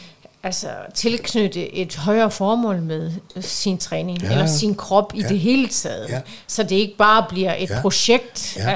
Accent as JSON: {"language": "Danish", "region": "North Denmark Region", "country": "Denmark", "tie": "born or raised there", "said": "så jeg er jo fra Nordjylland og vokset op de første 11 år af mit liv på landet, kan man vist godt kalde det, i en lille by mellem Frederikshavn og Skagen"}